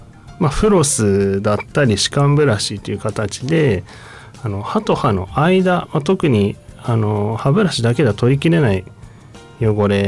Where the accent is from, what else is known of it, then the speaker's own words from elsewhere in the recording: Niigata, Japan; now in Sanjo, Japan; 地元は新潟市で、高校卒業までずっと新潟におりまして、三条は本当に昨年から開業と同時にお世話になっているという形です。